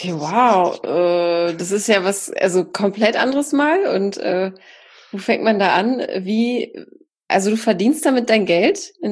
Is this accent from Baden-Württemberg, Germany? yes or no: no; North Rhine-Westphalia, Germany; NRW, da schlägt mein Herz auch für, komme ich ja auch her.